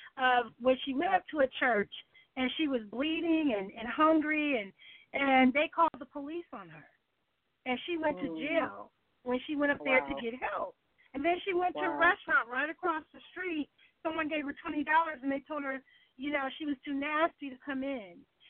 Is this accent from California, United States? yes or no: yes; Oakland, California, United States; You can't take a dope dealer, because I'm from Oakland.